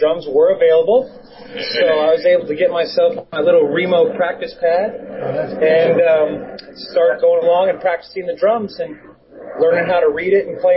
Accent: Fullerton, California, United States; I grew up in Fullerton. Okay. Fullerton, Orange County.

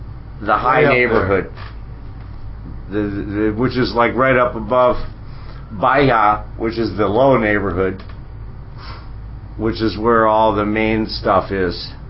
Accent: Michigan, United States; now in Dublin, Ireland; I'm calling from Dublin, eh? It's like, I'm really from Michigan, and I can't get rid of that accent

